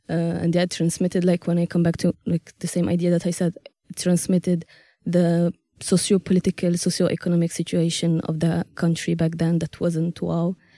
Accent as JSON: {"language": "English", "country": "Algeria", "tie": "born or raised there", "said": "I grew up in Algeria and it was the kind of music that has always been present in the community"}